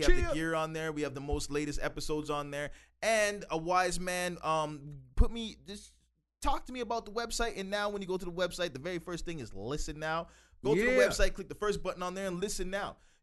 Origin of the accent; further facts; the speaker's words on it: Calgary, Alberta, Canada; And I grew up in Forest Lawn and went to Forest Lawn High School when everybody was Lebanese.